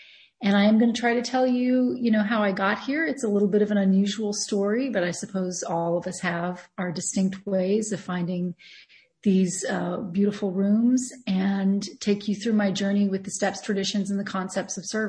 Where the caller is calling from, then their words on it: Berlin, Germany; I'm calling you from Berlin.